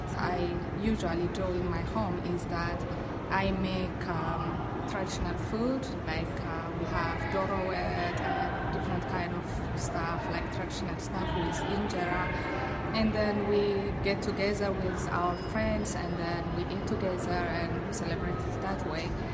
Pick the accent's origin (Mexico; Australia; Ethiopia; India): Ethiopia; English is a second language; now in United States; I am from Ethiopia. And we are, as a Christian, I came from a Christian background